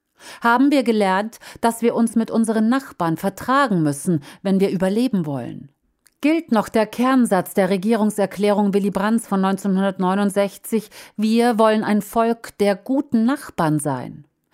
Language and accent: German; Baden-Württemberg, Germany; Beim Angriff auf Bruchsal war ich knapp 7 Jahre alt. Wir hatten Verwandte in Bruchsal. Mein Heimatdorf lag 34 Kilometer davon entfernt